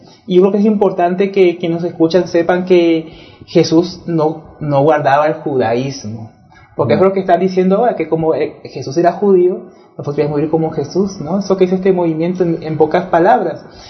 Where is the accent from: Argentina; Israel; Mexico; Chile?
Israel; now in Colombia; yo vengo de Israel, como tú sabes, y yo fui hebreo.